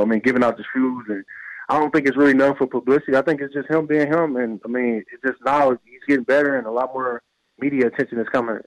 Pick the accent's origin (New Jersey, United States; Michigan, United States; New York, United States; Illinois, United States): Michigan, United States; Flint; Obviously, I'm from Flint